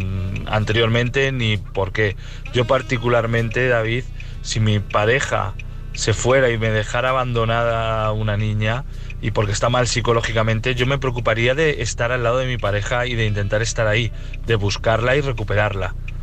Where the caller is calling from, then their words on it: Valladolid, Castile and León, Spain; de Valladolid. Os voy a mandar otro audio porque he mandado uno muy largo.